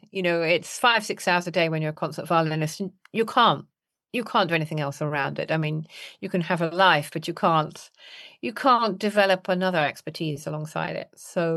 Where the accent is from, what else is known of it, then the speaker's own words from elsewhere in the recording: Wales, United Kingdom; I'm a Brit. And within that, I'm partly English, but partly Welsh, because I grew up mainly in Wales, which, like many countries, sees itself as the land of song.